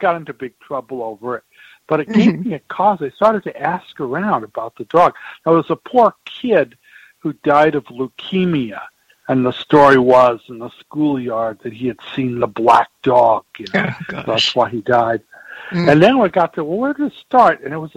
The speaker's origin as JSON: {"language": "English", "town": "Thousand Oaks", "region": "California", "country": "United States", "tie": "born or raised there", "said": "This is when I was growing up in Thousand Oaks."}